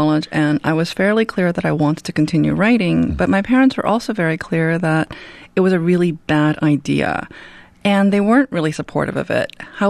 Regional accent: Queens, New York, United States; I was 7 and a half when I came to the country with my sisters. I'm the middle of three girls. We grew up in Elmhurst, Queens, just like the character Casey does.

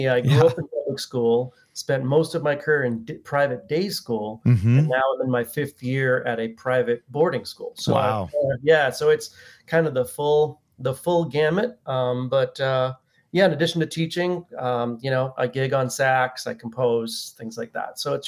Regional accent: Massachusetts, United States; So I grew up in Massachusetts, went down to the University of Miami

